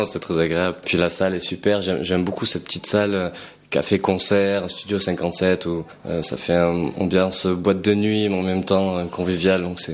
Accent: Marseille, Provence-Alpes-Côte d'Azur, France; born there; Je suis né à Marseille, j'ai beaucoup de famille dans le 04

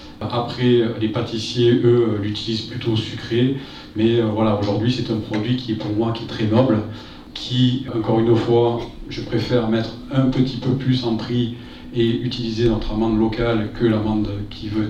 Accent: Digne, Provence-Alpes-Côte d'Azur, France; born there; je suis né à Digne, pas Valensole, mais pas loin.

